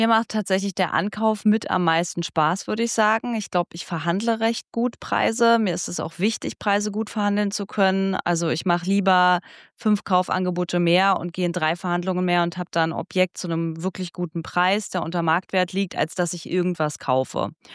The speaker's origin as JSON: {"language": "German", "town": "Frankfurt", "region": "Brandenburg", "country": "Germany", "tie": "born there", "said": "Also ich komme selber, ich bin gebürtig aus Frankfurt-Oder."}